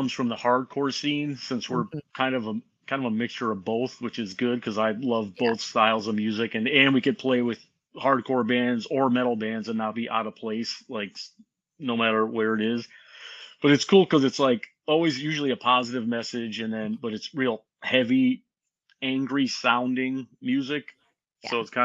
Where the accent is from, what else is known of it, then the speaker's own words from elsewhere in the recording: Connecticut, United States; moved away as an adult; Since I last talked, I moved from Connecticut to California. So that's probably one of the biggest things. I'm up in, I was born and raised in Connecticut.